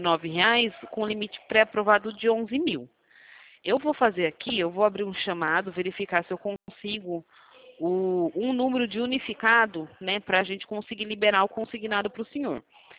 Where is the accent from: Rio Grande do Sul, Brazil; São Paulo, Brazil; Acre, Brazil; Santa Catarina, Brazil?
São Paulo, Brazil; Rio Claro; Eu sou da cidade de Rio Claro, interior de São Paulo